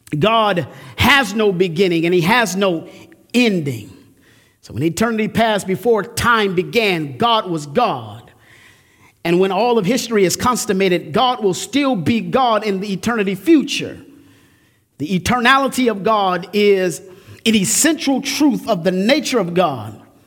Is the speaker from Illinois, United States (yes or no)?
yes; Illinois, United States; I grew up here in Illinois. And if you know anything about here, we don't have mountains.